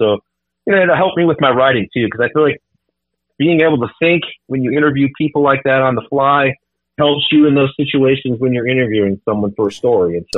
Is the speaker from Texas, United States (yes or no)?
no; Cleveland, Ohio, United States; growing up in Cleveland, the music scene was so incredible there.